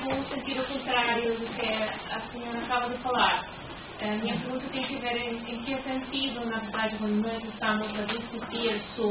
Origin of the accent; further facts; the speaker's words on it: Ecuador; Portuguese is a second language; Porque eu sou equatoriana e eu vivo com essa constituição do Bom Viver.